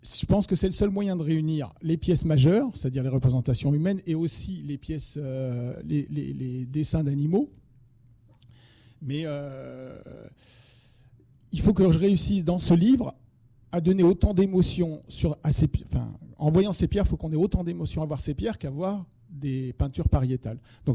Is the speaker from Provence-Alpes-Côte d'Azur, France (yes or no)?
no; Caux, Nouvelle-Aquitaine, France; now in Paris, France; Je vis à Paris, je suis photographe, mais je suis originaire de Caux, un petit village qui est à 10 km de Lussac.